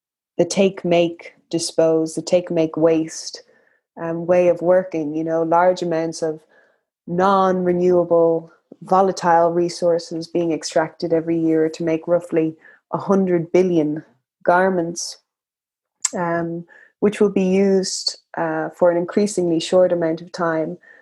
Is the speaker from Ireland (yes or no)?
yes; Ireland; I'm Irish and I'm a fashion designer by trade. I studied at NCAD in Dublin, the National College of Art and Design.